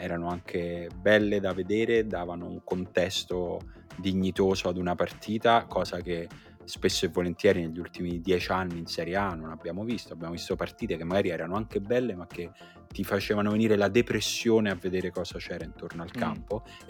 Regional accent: Rome, Lazio, Italy; Siamo romani.

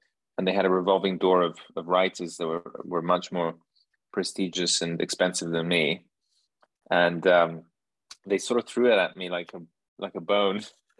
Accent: Milan, Lombardy, Italy; it clicked because I grew up in Milan and my mother's a fashion designer

